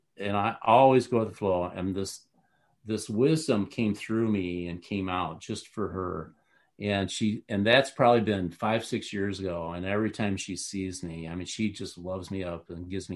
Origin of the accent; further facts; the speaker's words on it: Puerto Vallarta, Jalisco, Mexico; from Puerto Vallarta, Mexico.